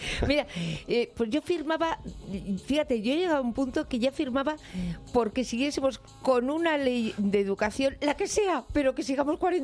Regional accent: Basque Country, Spain; Yo soy vasca

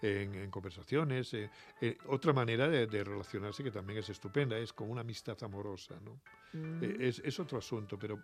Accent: Alburquerque, Extremadura, Spain; la gente también es otra, no es la de mi infancia. De manera que digo, este es Alburquerque, este es mi pueblo, sí, pero no.

